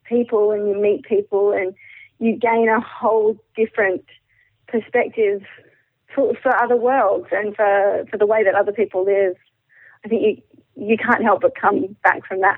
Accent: Australia; And I've never been to Indonesia before, which is strange for an Australian, because most Australians spend quite a lot of time in Bali in particular.

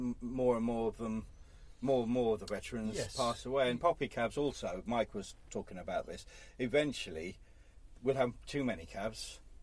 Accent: Balham, London, United Kingdom; born there; I come from a mixed background. My mother's from Trinidad in the West Indies. My dad's South Africa. I was born in Balham. So I'm a bit of an old dolly mixture.

